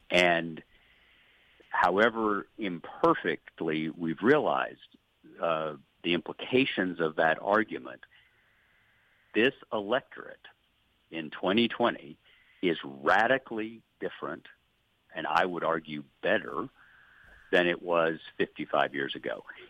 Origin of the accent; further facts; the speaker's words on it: Chattanooga, Tennessee, United States; 28 years ago, I was a baby reporter for the Chattanooga Times, my hometown newspaper.